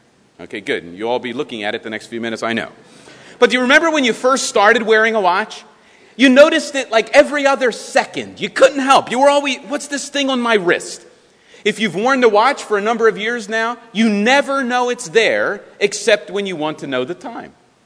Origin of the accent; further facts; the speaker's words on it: Philadelphia, Pennsylvania, United States; I think of the dog we had growing up in Philadelphia.